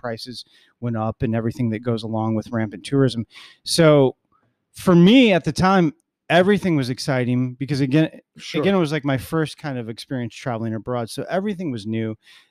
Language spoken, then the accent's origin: English; Chicago, Illinois, United States; also born or lived in Nicaragua; now in Dominican Republic; As Peter said, I am from Chicago, Illinois, and I have been off and on in the Dominican Republic since 2012 was when I originally came here.